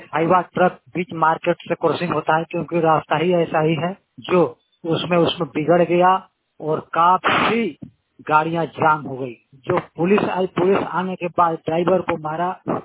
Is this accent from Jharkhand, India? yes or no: yes; Palamu, Jharkhand, India; मैं झारखंड के पलामू से हूँ।